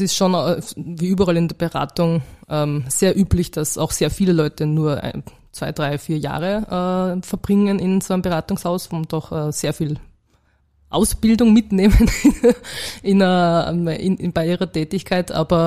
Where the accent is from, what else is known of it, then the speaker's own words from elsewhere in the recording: Salzburg, Austria; also born or lived in Linz / Vienna; ich komme ursprünglich aus Salzburg, habe in Linz sogar studiert und bin dann genau zum Berufseinstieg nach Wien gekommen. Habe die ersten 6, 7 Berufsjahre nur in Wien verbracht